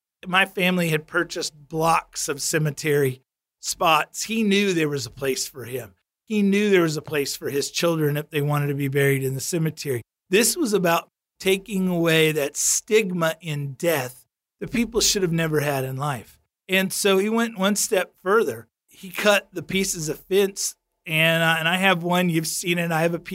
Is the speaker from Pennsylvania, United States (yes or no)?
no; Ozark, Missouri, United States; a lot of those headstones are still in the cemetery in my hometown in Ozark, Missouri